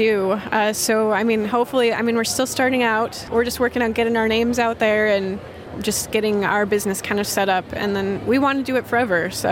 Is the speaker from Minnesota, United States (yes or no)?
yes; Rochester, Minnesota, United States; Well, I grew up here. I grew up in Rochester, but we just moved back in March because I was going to have a baby in May and we wanted to be closer to family.